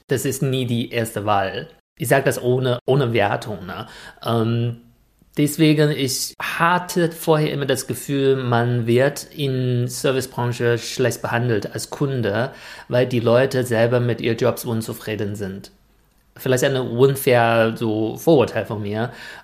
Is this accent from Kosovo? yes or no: no; China; German is a second language; aber für mich als Chinese, ich glaube, ich persönlich habe einige Dinge so sozusagen underrated.